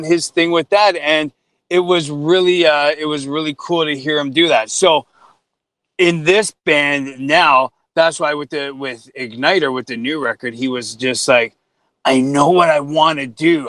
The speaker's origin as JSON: {"language": "English", "town": "Toronto", "region": "Ontario", "country": "Canada", "tie": "born or raised there", "said": "So I grew up, I'm born and bred in Toronto. Yeah. So I'm a East End Toronto boy, Greenwood and Queen."}